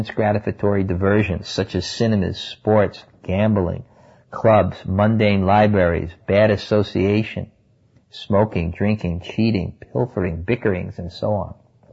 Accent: India; Growing up in India, I clearly saw, as people would come to me when I was in charge of the school

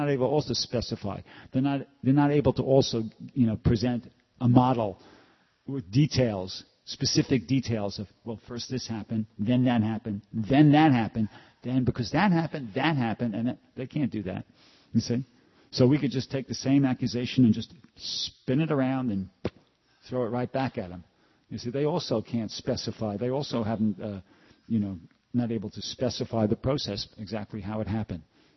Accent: New York, United States; I'm from New York, like you.

